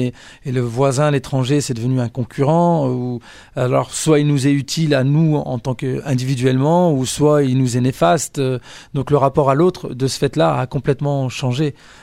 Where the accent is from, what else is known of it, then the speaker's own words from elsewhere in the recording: Roubaix, Hauts-de-France, France; je me souviens de là où j'ai grandi, donc c'était vraiment Roubaix dans le quartier entre guillemets et c'était le quartier de la Potainerie, donc c'est un quartier populaire, vraiment très populaire et voire par certains endroits pauvres.